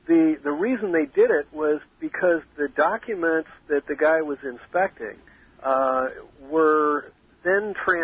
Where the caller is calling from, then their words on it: San Francisco, California, United States; By coincidence, I am calling from the West Coast.